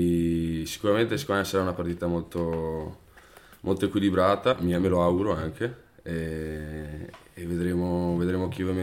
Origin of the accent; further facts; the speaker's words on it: Resana, Veneto, Italy; Ho cominciato a giocare nel mio paesino, cioè a Resana, un grandissimo paesino, a 6 anni credo.